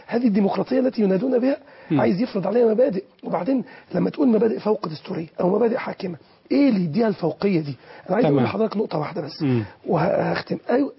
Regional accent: Mansoura, Dakahlia, Egypt; عندنا في المنصوره انا كلمت الاخوه برضو في المنصوره

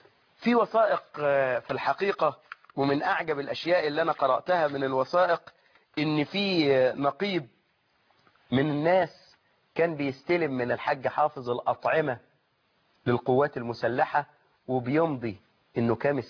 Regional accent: Suez, Suez Governorate, Egypt; الكلام ده حصل عندنا في السويس

